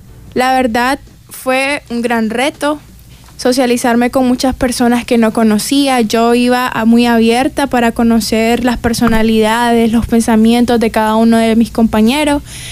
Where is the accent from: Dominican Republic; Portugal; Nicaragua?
Nicaragua; Granada; Sí, yo soy de Granada y la verdad estaba muy emocionada porque era mi primera vez participando en un campamento